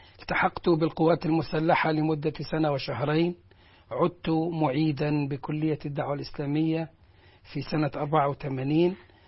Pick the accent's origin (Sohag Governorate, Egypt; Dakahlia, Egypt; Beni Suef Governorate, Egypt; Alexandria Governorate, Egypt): Sohag Governorate, Egypt; Al-Hawawish; من مواليد محافظة سوهاج، قرية الحواويش، مركز أخميم. من أبناء الصعيد، من أبناء مصر.